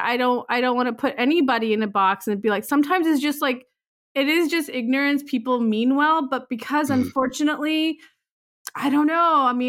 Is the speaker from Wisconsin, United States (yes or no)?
no; Texas, United States; also born or lived in Chicago; I was born in Chicago. Yeah. And I grew up in Texas.